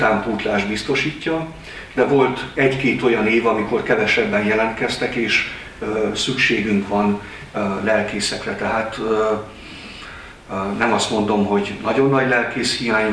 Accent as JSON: {"language": "Hungarian", "town": "Nyíregyháza", "region": "Szabolcs-Szatmár-Bereg", "country": "Hungary", "said": "én nyíregyházi vagyok, tehát Nyíregyházán születtem, evangélikus családba, felmenőim is"}